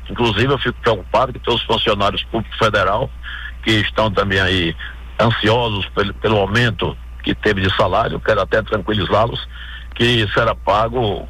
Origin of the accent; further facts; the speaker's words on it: Bahia, Brazil; principalmente que repercute muito lá no meu estado, da Bahia